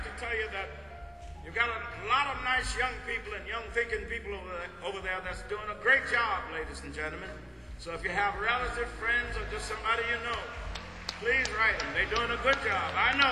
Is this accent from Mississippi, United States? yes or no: yes; Mississippi, United States; accent: Mississippi; That's my Mississippi accent for Bosnia.